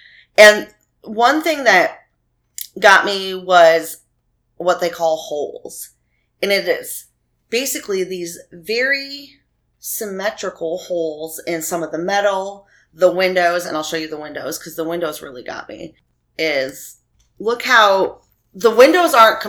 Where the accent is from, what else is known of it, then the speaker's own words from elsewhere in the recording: United States; because I'm American, did not have that technology.